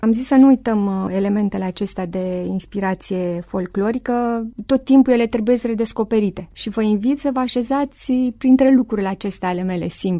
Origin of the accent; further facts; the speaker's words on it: Puiești, Romania; în satul meu de acolo de unde sunt, se numește Puiești, această localitate